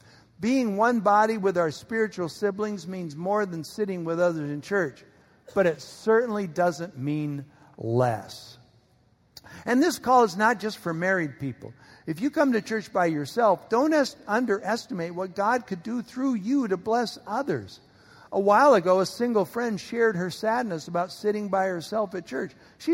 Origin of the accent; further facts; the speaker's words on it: England, United Kingdom; I'm from England.